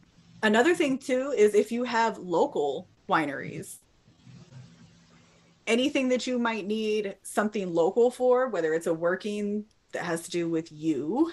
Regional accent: California, United States; now in Michigan, United States; I'm from the Bay Area in California. There's a lot of Filipinos there. I grew up around Filipinos, love it. In fact, being in Michigan, I miss it.

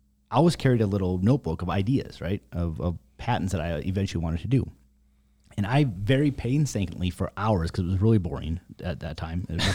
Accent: North Dakota, United States; I think I was a sophomore in high school. I grew up in North Dakota.

